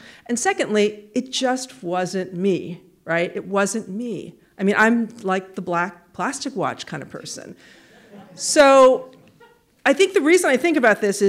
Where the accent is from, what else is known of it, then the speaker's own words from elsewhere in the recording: Midwest, United States; also born or lived in Asia; now in Pacific Northwest, United States; I'm Chinese American. I'm the daughter of immigrants. I grew up in the Midwest. I married into the Pacific Northwest. I lived for a long time in Asia, and eventually I came home.